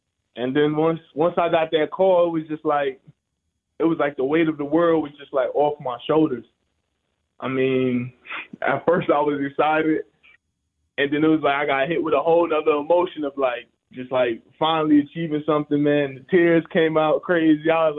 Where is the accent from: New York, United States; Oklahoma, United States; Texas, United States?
New York, United States; My favorite team growing up, I mean, I'm from New York. My dad was a big Giants fan.